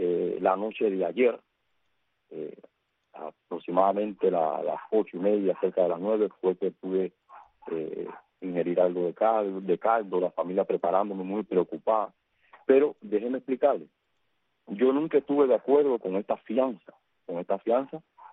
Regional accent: Cuba; como hijo legítimo de esta tierra, como cubano.

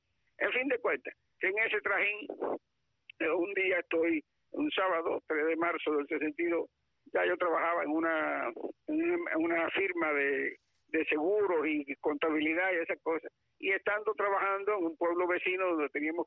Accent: Unión de Reyes, Matanzas, Cuba; que íbamos cogiendo rumbo hacia la ciudad de Matanzas, que distaba 31 kilómetros de Unión de Reyes, mi pueblo

